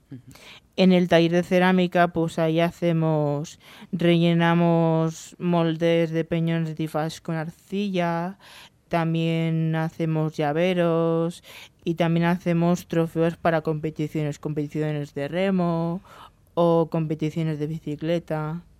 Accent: Calpe, Valencian Community, Spain; tengo 22 años y soy de Calpe.

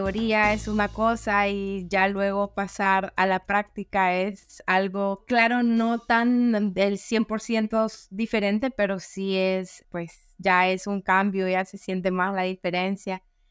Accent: El Salvador; o no sé si solo somos los salvadoreños.

